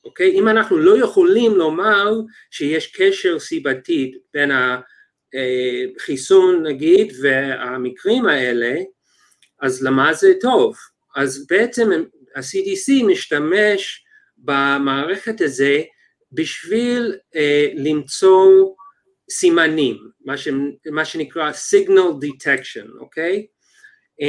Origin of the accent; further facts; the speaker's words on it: United States; אני נולדתי וגדלתי בארצות הברית, עשיתי את התואר הראשון ב-UC Berkeley, תואר שני ושלישי בפרינסטון, אחר כך עשיתי פוסט-דוק בהרווארד